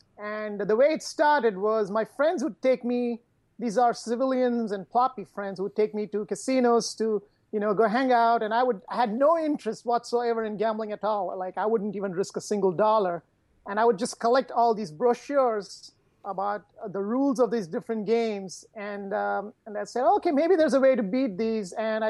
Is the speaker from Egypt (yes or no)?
no; India; I did all my growing up in India.